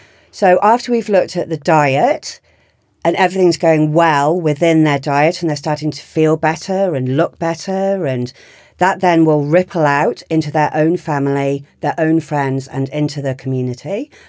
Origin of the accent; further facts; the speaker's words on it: Yorkshire and the Humber, United Kingdom; So I was born in Yorkshire and we grew up in a beautiful home.